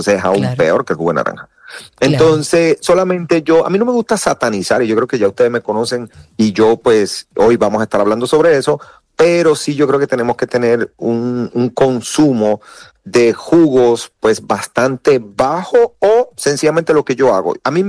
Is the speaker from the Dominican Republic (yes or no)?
yes; Dominican Republic; O sea, nosotros somos dominicanos